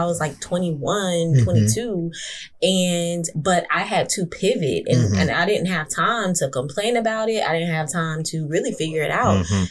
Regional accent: Jacksonville, Florida, United States; oh, I'm a fashion stylist and I'm from Jacksonville and I do it in Jacksonville

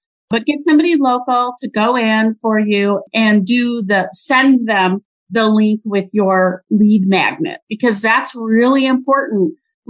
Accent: Michigan, United States; I'm originally from Michigan.

